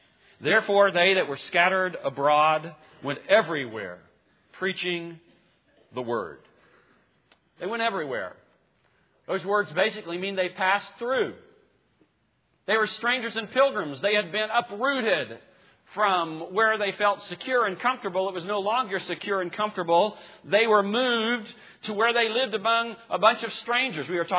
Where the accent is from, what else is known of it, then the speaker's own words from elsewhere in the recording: Greenville, United States; I mean, I grew up in Greenville, and over the last 15, 20 years, I mean, Greenville has just exploded.